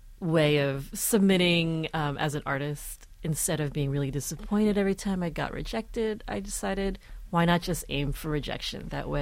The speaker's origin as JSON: {"language": "English", "region": "New Jersey", "country": "United States", "tie": "born or raised there", "said": "My short stories are a lot about growing up in New Jersey and also a lot about Chinese-American families as well."}